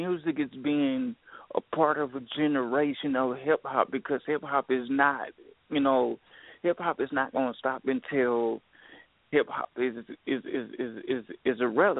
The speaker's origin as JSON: {"language": "English", "town": "Dayton", "region": "Ohio", "country": "United States", "said": "I'm from Dayton, Ohio, and I'm on a underground level of a scene where, you know, I've been doing this since I was 14 years old, and I'm 23 years old now"}